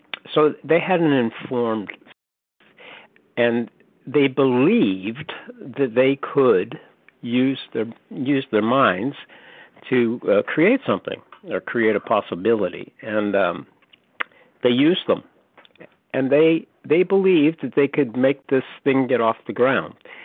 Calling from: North Carolina, United States; from North Carolina, recovered compulsive overeater.

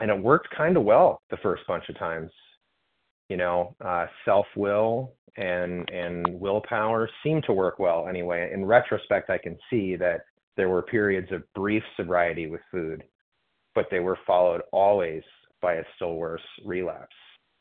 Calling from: Florida, United States; compulsive overeater from Florida, East Coast time.

